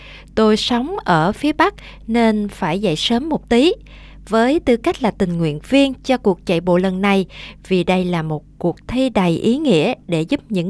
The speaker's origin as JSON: {"language": "Vietnamese", "town": "Sydney", "region": "New South Wales", "country": "Australia", "tie": "born or raised there", "said": "Tôi là người sinh ra tại Sydney, đến lên với những hoạt động của thành phố và lớn lên cùng với City to Surf."}